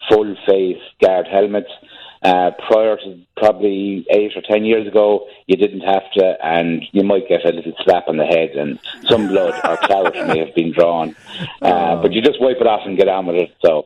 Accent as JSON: {"language": "English", "town": "Kilkenny", "region": "Leinster", "country": "Ireland", "said": "and I'm from Kilkenny, which is just over the border here from Waterford."}